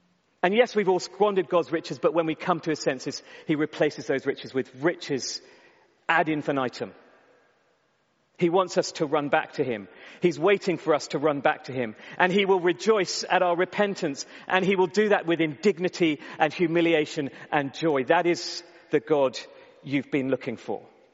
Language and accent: English; United Kingdom; We're not born Christians. We're not Christians because we're British.